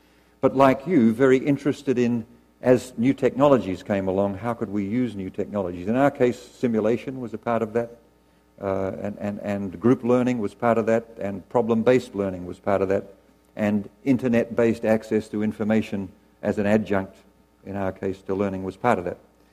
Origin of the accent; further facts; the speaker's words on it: Australia; moved away as an adult; now in Los Angeles, United States; As you can tell from my accent, I don't come from around here originally. Like many of you, I was attracted to the University of California from somewhere else. In my case, that somewhere else was Australia, and I came to UCLA in 1975